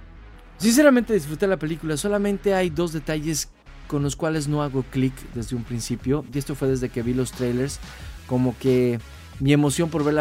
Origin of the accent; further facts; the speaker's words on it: Mexico; como país y como mexicano, pues como que sí me da un orgullo decir